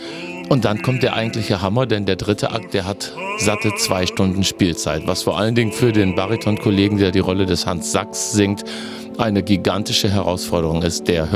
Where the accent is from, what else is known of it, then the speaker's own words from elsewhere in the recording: Germany; Ich komme aus Deutschland, lebe in der Nähe von Frankfurt in Bad Kreuznach